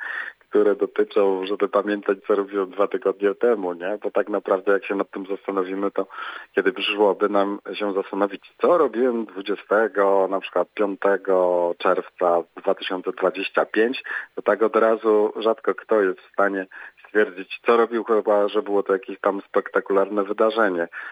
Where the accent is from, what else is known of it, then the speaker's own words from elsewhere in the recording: Świętokrzyskie Voivodeship, Poland; no i my jesteśmy góralami świętokrzyskimi